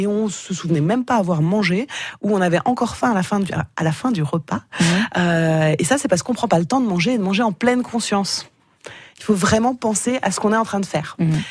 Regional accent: France; parce que on est français, on aime manger, on aime partager

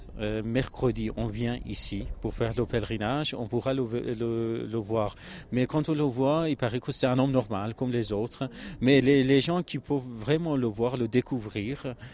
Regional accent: Kermanshah, Kermanshah Province, Iran; De Kermanshah.

